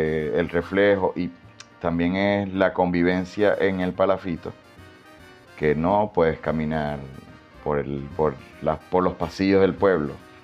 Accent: Maracaibo, Zulia, Venezuela; creo que más que venezolano, me puedo identificar como maracucho

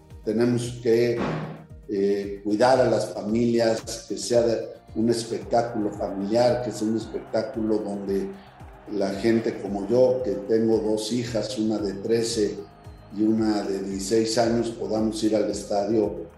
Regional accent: Mexico; que no ha sido nuestro fuerte en los últimos 30 años como mexicanos.

